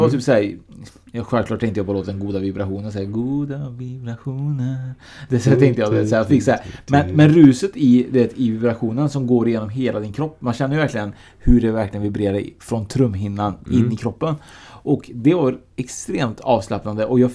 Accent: Sweden; born there; jag har inte en svensk bakgrund. Eller jag har en svensk bakgrund, för jag är född i Sverige.

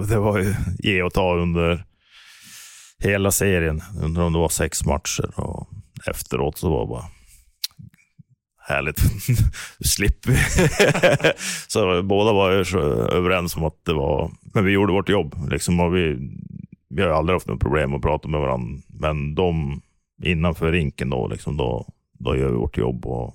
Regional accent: Norway; Men det har stått faktiskt en tidningsartikel tidigt i karriären hemma i Norge också.

